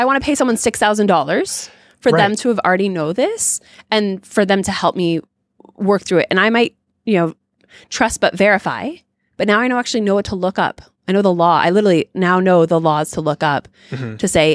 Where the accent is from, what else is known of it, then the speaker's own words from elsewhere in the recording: Canada; Not only do I have real estate, investment accounts, a Canadian husband, I'm Canadian as well.